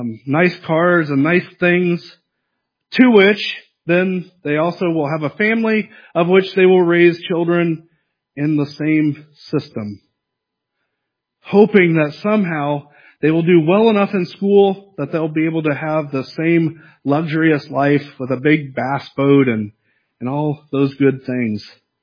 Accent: United States; I am an American. I have the right to pick on them, right?

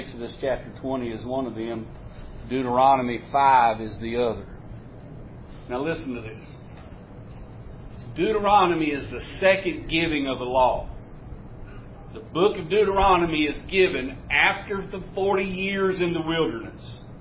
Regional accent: United States; we as American people have become more and more to where we will not bow to accountability, responsibility.

